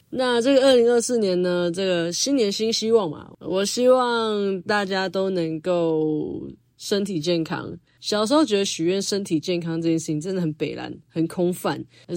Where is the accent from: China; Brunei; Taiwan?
Taiwan; Taipei; 身为一个台北人，去101跨年应该是很应该的吧。